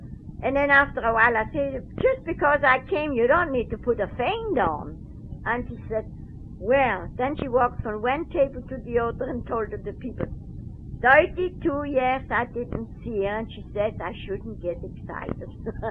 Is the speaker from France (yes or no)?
yes; Colmar, Grand Est, France; when I got to Colmar, where's my hometown